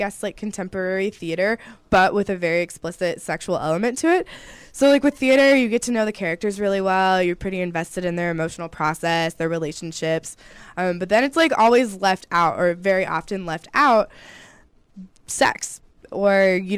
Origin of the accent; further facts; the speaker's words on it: Midwest, United States; I'm from the Midwest, and so I went back, it was over the summer, I went back home, just like hiked out to a metro park.